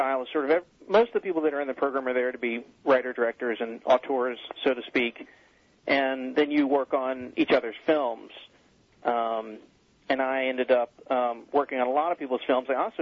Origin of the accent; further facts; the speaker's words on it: Atlanta, Georgia, United States; now in Manhattan, United States; I'm from Atlanta originally.